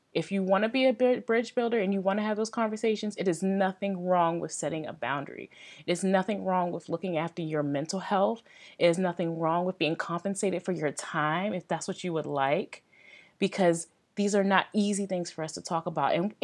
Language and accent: English; Baltimore, Maryland, United States; now in Missouri, United States; And you guys know I'm from Baltimore. And so my perspective typically comes from that urban background, city background